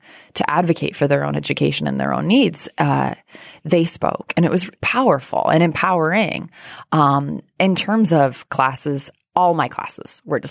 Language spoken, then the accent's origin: English; Iowa, United States; I grew up in Iowa, very rural Iowa.